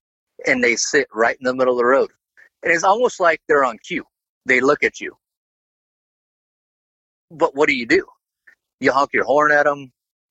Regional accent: Florida, United States; You know, I'm from Florida. We don't got no damn baboons in Florida.

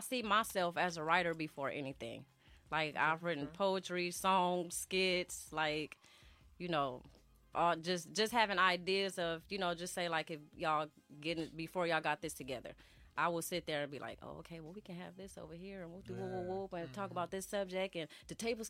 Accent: California, United States; now in Mississippi, United States; So, I am originally from California, West Coast. Yep, whoop, whoop. That's where … come from, behind my name. But definitely, I represent, you know, Mississippi, too. I've been down there about 12 years.

